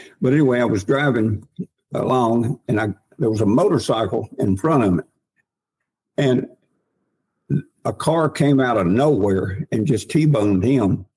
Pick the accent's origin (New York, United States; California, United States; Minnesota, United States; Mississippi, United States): Mississippi, United States; because I grew up here in the Mississippi Delta. I fished Oxbow Lakes up and down the Mississippi